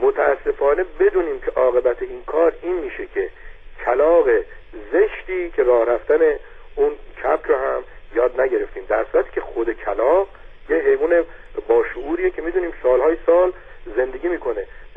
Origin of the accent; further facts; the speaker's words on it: Iran; ایرانی میبینم صحبت نمیکنم که مبادا اون بفهمه من ایرانیم